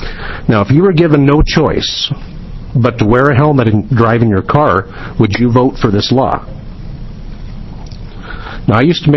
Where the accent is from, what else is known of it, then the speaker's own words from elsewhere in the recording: Salem, Oregon, United States; from Salem